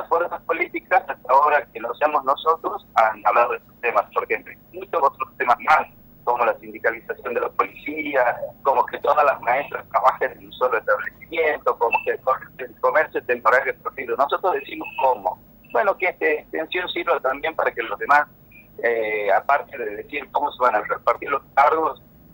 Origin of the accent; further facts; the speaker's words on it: Tucumán, Argentina; somos tucumanos que trabajamos todos los días